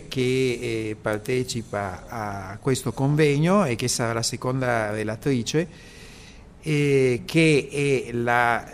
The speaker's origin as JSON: {"language": "Italian", "town": "Turin", "region": "Piedmont", "country": "Italy", "said": "per cui mi ha colpito, perché io sono di Torino, per cui mi ha subito colto"}